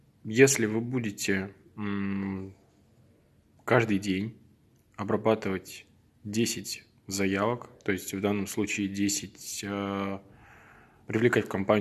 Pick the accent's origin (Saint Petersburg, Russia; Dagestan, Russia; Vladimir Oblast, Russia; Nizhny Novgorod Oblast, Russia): Nizhny Novgorod Oblast, Russia; Nizhny Novgorod; Я из Нижнего Новгорода.